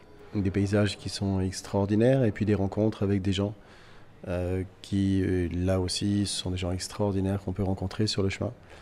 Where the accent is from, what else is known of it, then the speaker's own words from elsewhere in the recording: Nancy, Grand Est, France; Je viens de Nancy.